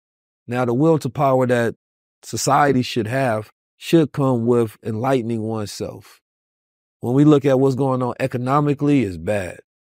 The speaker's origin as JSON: {"language": "English", "town": "Oakland", "region": "California", "country": "United States", "tie": "born or raised there", "said": "Me growing up in Oakland, California, I seen this firsthand, right?"}